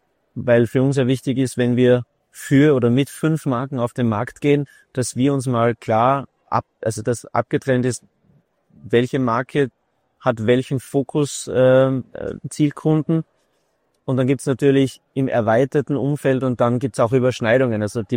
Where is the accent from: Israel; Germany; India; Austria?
Austria; Als Österreicher sage ich jetzt pauschal, wir im Dachraum